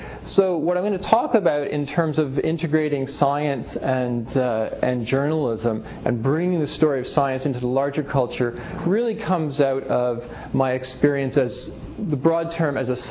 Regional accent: Ottawa, Ontario, Canada; I'm from Ottawa, Canada, and here until the middle of December as the journalist in residence

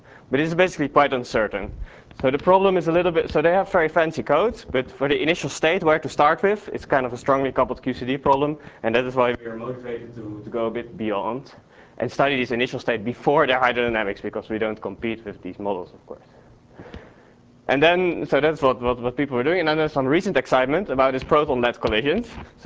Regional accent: Utrecht, Netherlands; English is a second language; but since I'm from Utrecht, I wanted to present it anyway.

